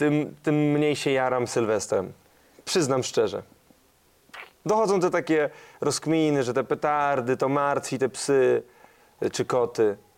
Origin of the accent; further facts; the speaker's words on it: Subcarpathian Voivodeship, Poland; Ja jestem z Podmielca.